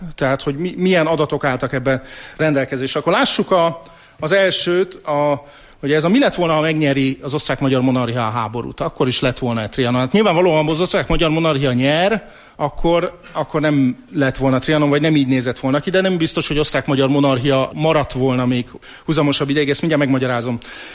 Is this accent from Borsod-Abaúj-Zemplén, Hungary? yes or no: no; Budapest, Hungary; born or raised there